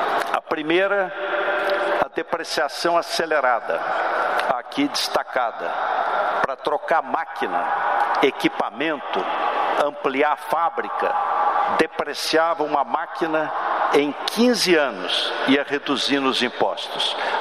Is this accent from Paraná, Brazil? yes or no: no; Pindamonhangaba, São Paulo, Brazil; encontrei aqui alguns trabalhadores que moraram na minha cidade natal, Pindamonhangaba